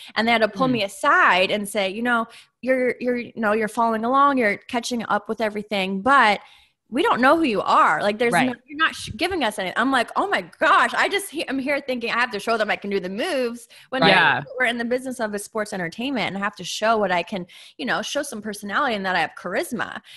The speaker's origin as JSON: {"language": "English", "region": "Massachusetts", "country": "United States", "said": "But I'm from Massachusetts. So I was thinking I want to do this. And I'm from a big Italian family."}